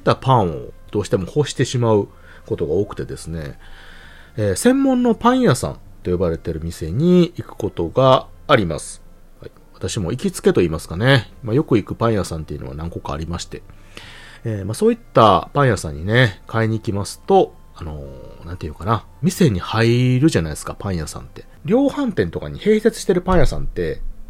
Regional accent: Hyogo, Japan; 私、兵庫県のね、生まれで、神戸市の近くに生まれ育ちまして、

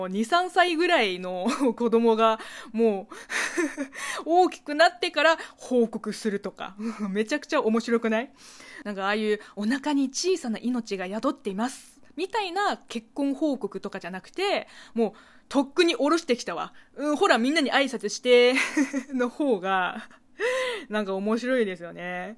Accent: China; Japanese is a second language; now in Japan; この番組は中国生まれ中国育ちの私 … があなたの質問に答えていく Q&A ラジオでございます。

